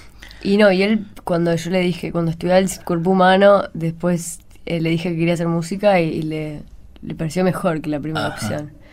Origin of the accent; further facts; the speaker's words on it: Ireland; born there; Spanish is a second language; Yo nací en Irlanda.